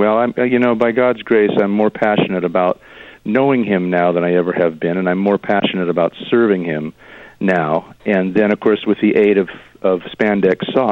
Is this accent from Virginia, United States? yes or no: no; California, United States; I moved from Northern Cal to Los Angeles at the invitation of the late, great … He was also from my hometown